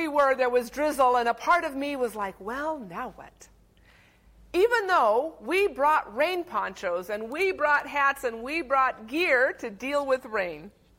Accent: Idaho, United States; Now, I am from Idaho, and any amount of liquid coming out of the sky gives me pause. Because I've grown up where you can really get away with just never going out in the rain.

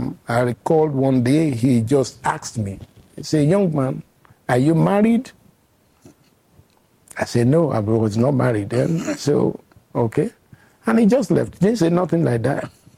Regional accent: Nigeria; I felt deeply as a Nigerian that I needed

